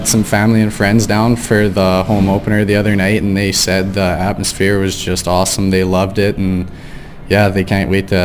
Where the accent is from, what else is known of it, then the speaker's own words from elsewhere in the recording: Lethbridge, Alberta, Canada; I'm from Lethbridge, Alberta.